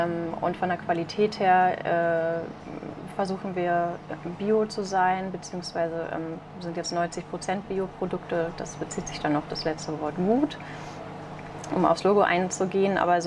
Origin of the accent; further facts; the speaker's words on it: Eutin, Schleswig-Holstein, Germany; born there; now in Lübeck, Germany; ich bin 30 Jahre alt und bin nicht gebürtig aus Lübeck, bin aber schon ziemlich lange hier vor Ort sesshaft, sage ich mal. Ich bin in Eutin geboren, ist ja etwas kleiner als Lübeck